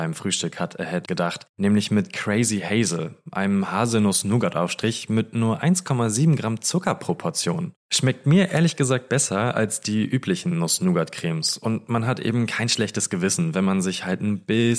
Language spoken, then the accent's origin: German; Falkensee, Brandenburg, Germany; wir sind in Falkensee, wo ich herkomme